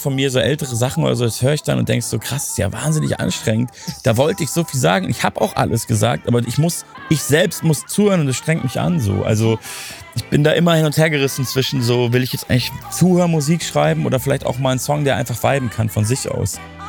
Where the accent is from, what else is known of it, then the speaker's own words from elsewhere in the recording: Munich, Bavaria, Germany; Ich komme ja aus München